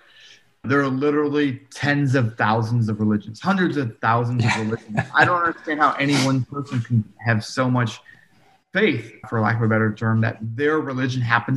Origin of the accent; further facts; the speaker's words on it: Midwest, United States; The United States is a fairly religious place. I grew up in the Midwest, where it's a pretty religious part of the country.